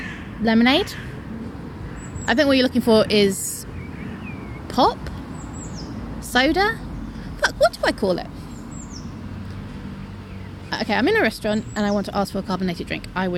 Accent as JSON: {"language": "English", "region": "London", "country": "United Kingdom", "said": "Where am I from? I'm from London. Very, very, very London."}